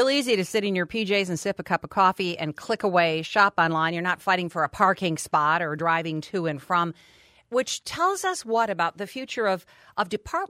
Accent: Michigan, United States; I grew up in Oakland County. And we shopped at Northland.

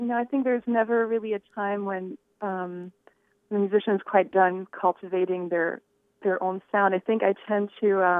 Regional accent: France; now in United States; I was born in the U.S., but I grew up in France, and my mom is originally from Shanghai, China, and my dad is French. Even though I grew up in France

